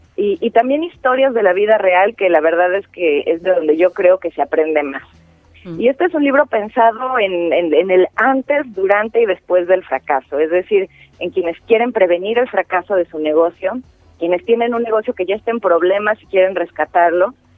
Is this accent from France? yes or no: no; Mexico; now in Buenos Aires, Argentina; Como habrán notado por mi acento, soy mexicana, radicada en Buenos Aires.